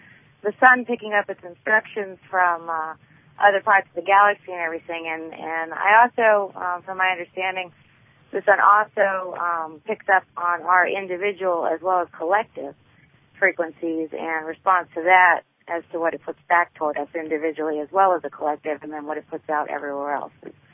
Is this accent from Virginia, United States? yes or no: yes; Virginia Beach, Virginia, United States; from Virginia Beach.